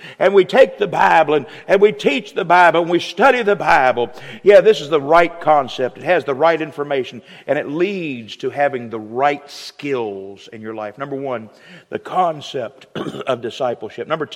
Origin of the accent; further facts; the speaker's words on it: Virginia, United States; I come from Virginia. That's where I get this accent, okay? I talk normal in Virginia.